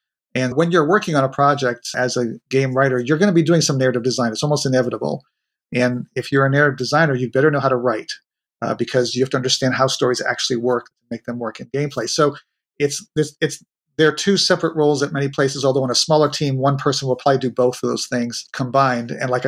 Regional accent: Northeast, United States; Big baseball fan, especially Red Sox fan. Go Red Sox. I'm from the Northeast, so watching the playoffs now with bated breath.

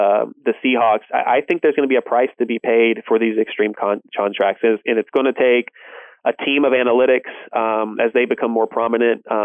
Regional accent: Texas, United States; I'm from the Texas area, so I knew it intimately.

